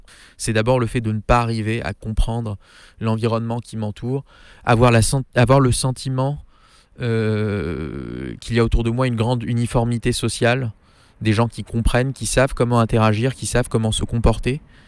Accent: Paris, Île-de-France, France; j'ai 24 ans. Je suis né à Paris, j'y ai grandi, j'ai vécu à l'étranger, je suis revenu à Paris.

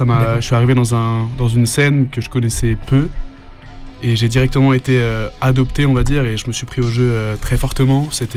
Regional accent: Nantes, Pays de la Loire, France; juste avant d'arriver, j'étais en Corse pendant 6 mois, mais je viens de Nantes à l'origine.

